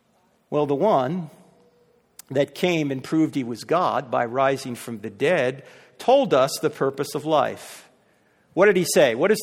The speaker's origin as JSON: {"language": "English", "region": "New Jersey", "country": "United States", "said": "Look, I'm from New Jersey"}